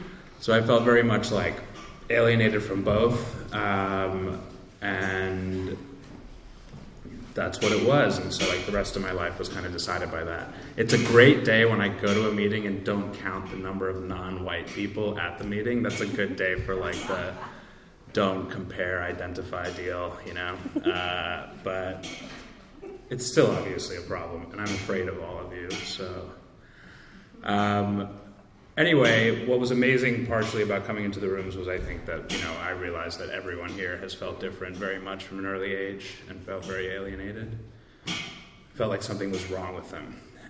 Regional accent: Long Island, New York, United States; born there; I was born in Long Island. I grew up to two non-alcoholic parents.

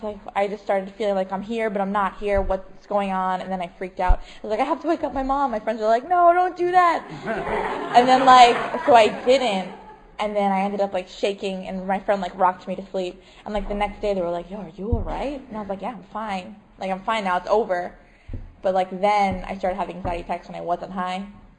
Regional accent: Lindenhurst, New York, United States; I grew up on Long Island, like I said, in the South Shore and Lindenhurst.

